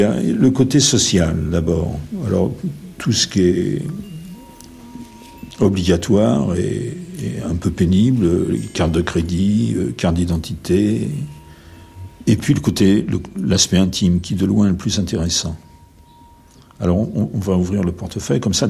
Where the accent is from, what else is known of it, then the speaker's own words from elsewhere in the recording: Paris, Île-de-France, France; born there; alors que je suis né à Paris.